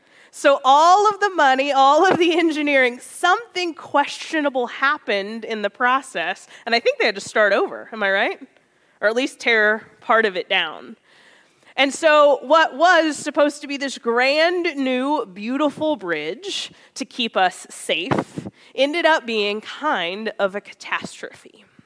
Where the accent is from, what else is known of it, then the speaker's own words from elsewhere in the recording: Missouri, United States; an old bridge that used to rest between my hometown and the town just 20 minutes north between Lexington and Richmond, Missouri.